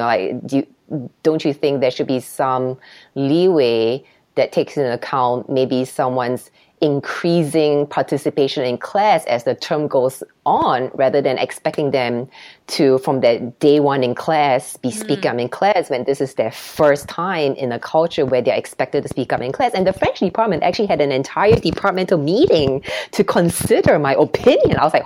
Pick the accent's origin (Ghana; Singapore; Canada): Singapore; now in United States; So I grew up in Singapore and it's a culture where children are seen and not heard.